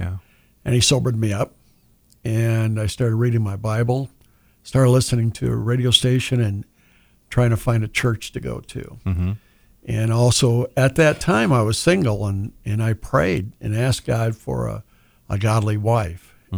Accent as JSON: {"language": "English", "town": "Midland", "region": "Michigan", "country": "United States", "said": "No, I'm from Midland, Michigan."}